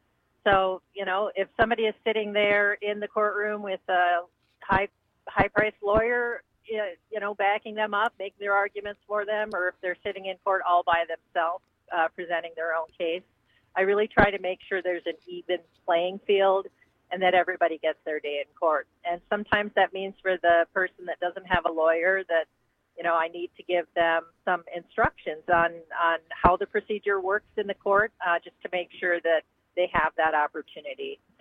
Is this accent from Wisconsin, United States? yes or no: yes; Chippewa Falls, Wisconsin, United States; And I grew up in Chippewa Falls, so that's kind of where I got my values and what made me the person I am today.